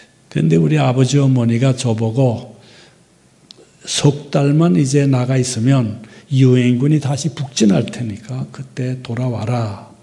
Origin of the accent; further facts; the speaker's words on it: North Korea; 저는 평양에서 이제 그 대동강을 건너면 이제 저희 고향인데